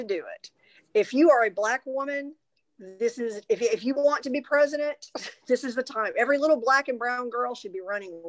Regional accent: Mount Vernon, Texas, United States; I'm from Mount Vernon, Texas. And my mother grew up in that town.

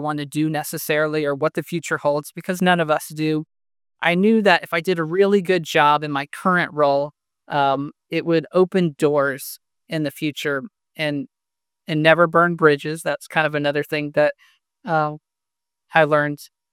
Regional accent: Indiana, United States; now in Indianapolis, United States; I'm from Northern Indiana originally, and didn't move too far south. I'm based out of Indianapolis now, but stayed local.

